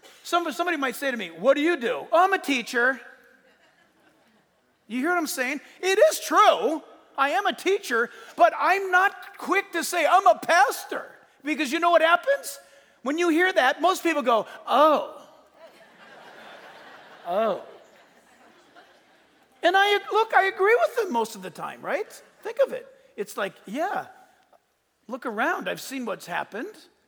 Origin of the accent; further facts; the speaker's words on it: San Diego, California, United States; And when I grew up, I was born in San Diego.